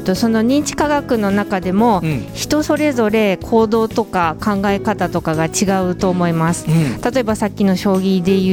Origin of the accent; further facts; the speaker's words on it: Tokyo, Japan; 東京の田舎の方です